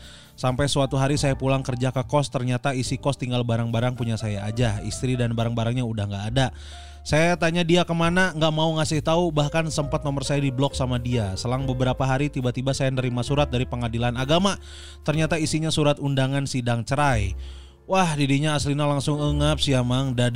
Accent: Bandung, West Java, Indonesia; moved away as an adult; now in Jakarta, Indonesia; Saya orang Bandung tapi tahun 2018 merantau ke Jakarta sama istri.

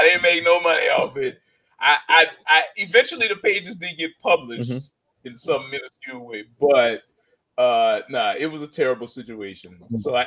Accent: New Orleans, Louisiana, United States; Now, I'm from New Orleans. I grew up in thug culture.

